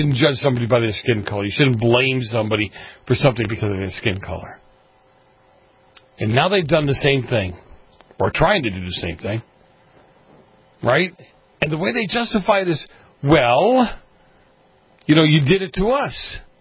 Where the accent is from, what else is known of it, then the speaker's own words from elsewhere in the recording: East Coast, United States; But I grew up on the East Coast.